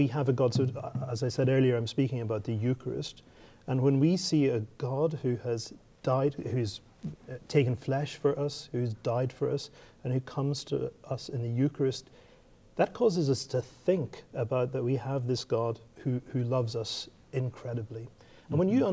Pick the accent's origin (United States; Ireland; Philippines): Ireland; So obviously I'm from Ireland, and that's the European context.